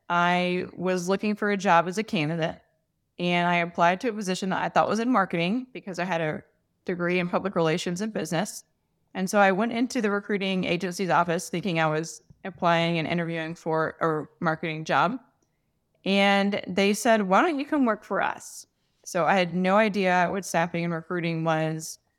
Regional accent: Charlotte, North Carolina, United States; moved away as an adult; also born or lived in Columbia, South Carolina; So I'm originally from the Charlotte, North Carolina area.

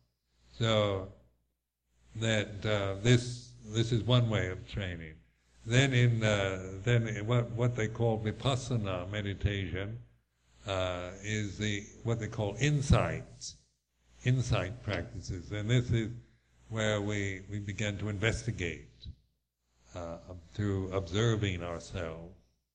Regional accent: United States; because being an American, you're culturally conditioned to be critical of everyone else's culture.

